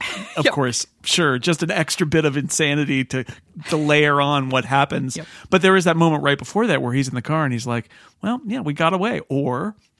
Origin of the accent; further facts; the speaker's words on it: United States; but I'll tell you, as an American.